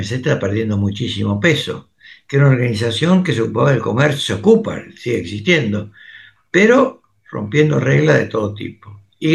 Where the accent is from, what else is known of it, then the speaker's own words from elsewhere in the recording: Argentina; Nosotros como Argentina tenemos un tema que nosotros somos occidentales